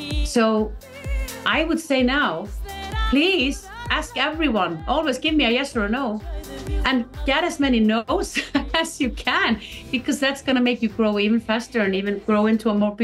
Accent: Iceland; English is a second language; it's French, and then English, and we're from Iceland, oh my God!

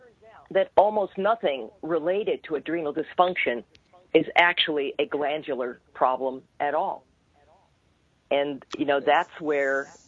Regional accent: Canada; born there; I'm a Canadian too, by birth

